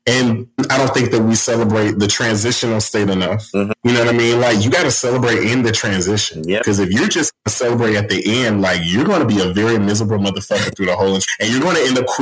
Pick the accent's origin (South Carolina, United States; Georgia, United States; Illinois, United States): South Carolina, United States; growing up in the South. For me, you know, which South Carolina is the Bible state of the freaking world.